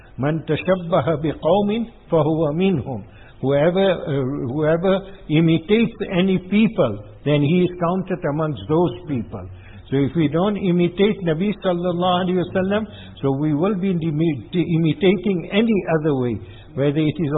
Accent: India; As an Indian, we are also Indians, they are also Indians, or amongst white people, or amongst Chinese, any nation.

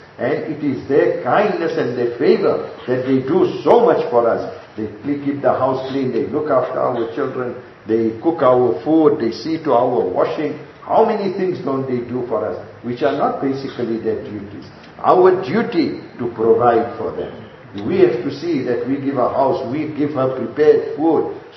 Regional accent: India; We should become Muslims, not just Indians. We are Indian Muslims, and that Indian nature which is in us, that which has come for centuries, and it doesn't go out of us.

